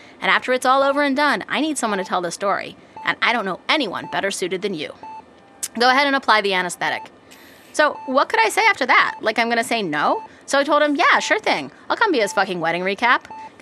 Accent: Somerville, Massachusetts, United States; I'm from Somerville.

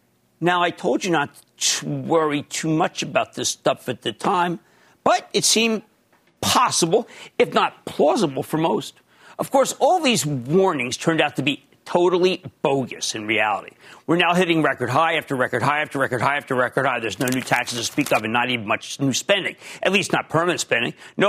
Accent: New Jersey, United States; in my home state of New Jersey

